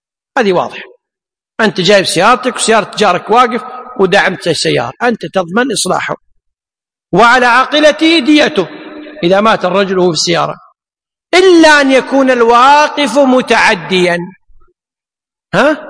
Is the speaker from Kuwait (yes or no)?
yes; Kuwait; بالنسبة عندنا في الكويت يعني هناك شيء اسمه الطب الشرعي